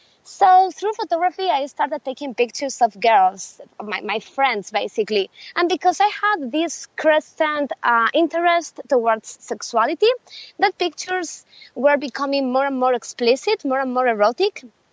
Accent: Spain; I am from Spain, by the way. So a lot of companies from my country.

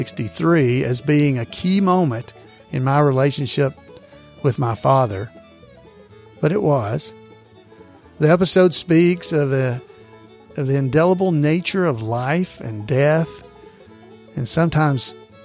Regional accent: Deep South, United States; Yes, I grew up in the Deep South, much like the characters in Mayberry.

